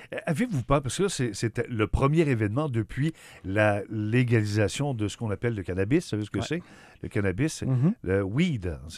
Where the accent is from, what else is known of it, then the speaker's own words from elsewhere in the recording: Trois-Rivières, Quebec, Canada; Ceux que vous faites venir chez nous à Trois-Rivières, dans l'industrie, sont de véritables vedettes, là.